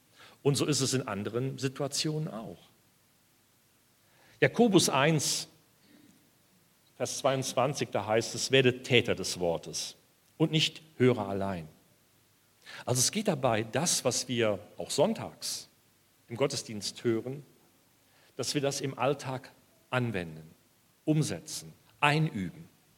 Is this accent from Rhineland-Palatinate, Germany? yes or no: yes; Altenahr, Rhineland-Palatinate, Germany; an die Menschen im Ahrtal, wo ich herkomme, ich bin in Altenahr aufgewachsen, in Ahrweiler zur Schule gegangen